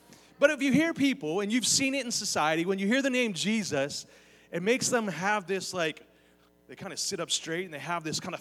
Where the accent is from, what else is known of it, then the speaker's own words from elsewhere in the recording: Beaver Falls, Pennsylvania, United States; I'm from Beaver Falls, old steel mill town, you know, and there were certain beliefs there, you know.